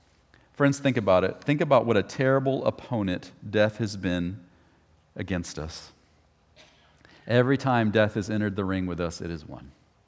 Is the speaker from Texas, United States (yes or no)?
yes; Clear Lake, Texas, United States; I grew up in Clear Lake and right over there by NASA. And as field trips as a kid, we would go to NASA